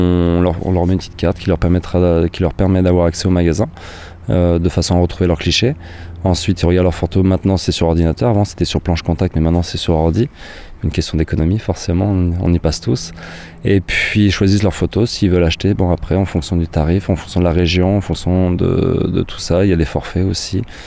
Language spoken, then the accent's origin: French; France; pour moi ça a été une très bonne expérience pour arrêter de me plaindre entre guillemets en tant que français